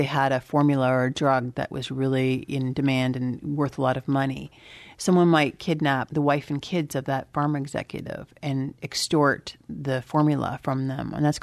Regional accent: Canada; being a Canadian

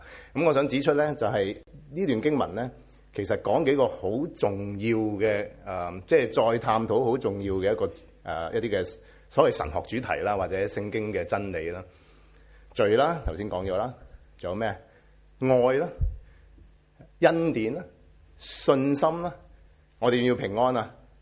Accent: China; 我哋中国人会唔会讲年初几快乐咁样噶？

